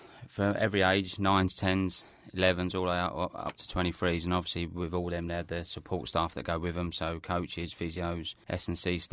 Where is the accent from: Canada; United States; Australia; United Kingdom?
United Kingdom; Manor Park, London; also born or lived in Dagenham; East London, so I grew up in Manor Park and then later on in Dagenham.